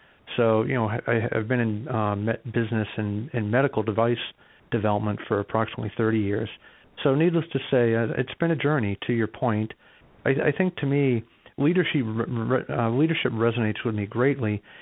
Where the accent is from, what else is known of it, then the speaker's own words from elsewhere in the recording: Boston, Massachusetts, United States; now in Jacksonville, United States; So I was born and raised in the Boston, Mass. Area. So my dad was a career military. He's since passed. But it made me move around a little bit.